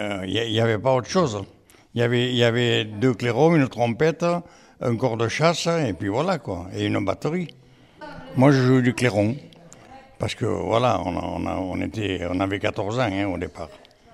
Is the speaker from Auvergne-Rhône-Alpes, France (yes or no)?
no; Quissac, Occitanie, France; Quand j'étais jeune, j'ai appris, parce qu'on a monté une fanfare chez nous, à Quissac, donc c'est pas loin d'ici.